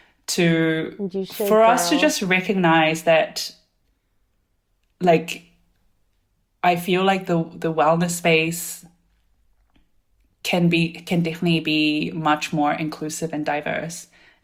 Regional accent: New Zealand; born or raised there

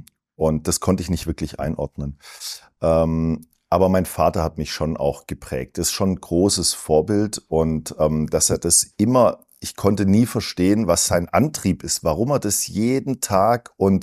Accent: Baden-Württemberg, Germany; Mit 6 konnte ich schon Spätzle schaben. Das muss man vielleicht als Schwabe irgendwann mal lernen, aber ich konnte schon mit 6.

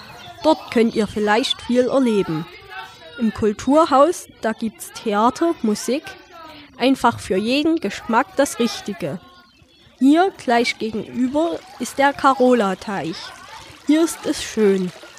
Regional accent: Aue, Saxony, Germany; So nennt man meine Heimatstadt nämlich auch, im Volksmund. Mehr als 70 Brücken gibt es hier in Aue, ganz schön viele.

